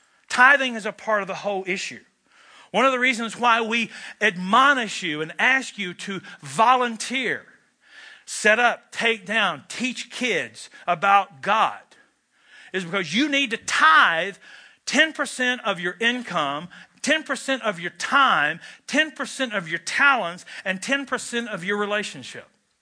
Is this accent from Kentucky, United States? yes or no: yes; Kentucky, United States; I started smoking when I was 11. And I'm from Kentucky, where smoking is indeed a spiritual gift.